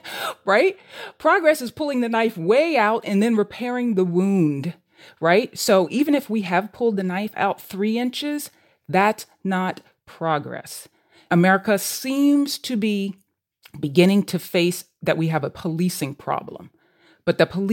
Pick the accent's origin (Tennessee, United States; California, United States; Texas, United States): Tennessee, United States; Memphis; I'm from the South. I grew up in the Memphis.